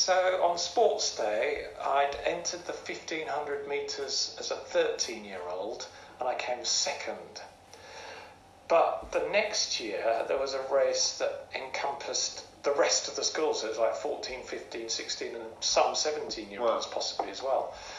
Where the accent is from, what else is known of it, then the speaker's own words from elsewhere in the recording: Hornsea, Yorkshire and the Humber, United Kingdom; I grew up in a town called Hornsey on the east coast of Yorkshire.